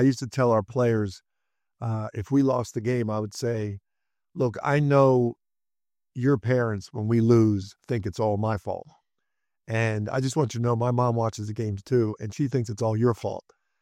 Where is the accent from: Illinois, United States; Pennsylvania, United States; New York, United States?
Pennsylvania, United States; Philadelphia; Like, I'm a Sixers fan. I grew up in Philly